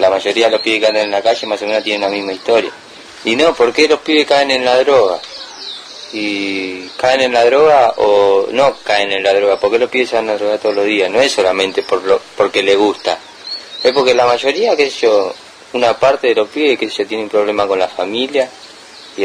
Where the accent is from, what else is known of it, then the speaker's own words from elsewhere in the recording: Ezeiza, Buenos Aires Province, Argentina; soy de acá de Seiza